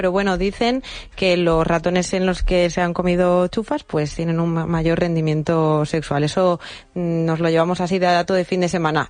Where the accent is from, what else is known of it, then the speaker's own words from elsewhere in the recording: León, Castile and León, Spain; Que me pongo hasta flamenca y soy del León, fíjate.